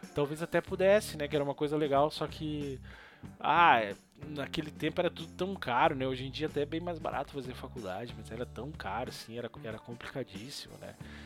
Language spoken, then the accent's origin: Portuguese; Canudos, Brazil; a minha infância, eu cresci em Canudos ali.